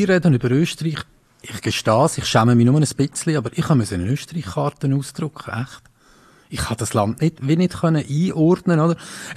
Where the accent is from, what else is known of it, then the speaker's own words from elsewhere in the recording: Switzerland; Als Schweizer wird man da ganz klein und es wird ein bisschen schon neidisch.